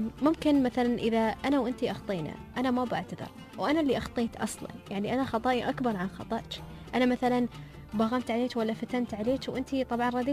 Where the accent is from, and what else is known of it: United Arab Emirates